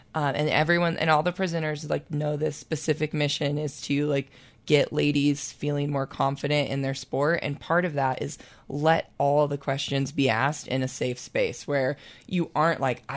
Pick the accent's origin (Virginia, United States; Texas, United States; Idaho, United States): Idaho, United States; And I am from North Idaho, where it's very, like, dense pine forests, and there's white-tailed deer is really all that is up there for hunting.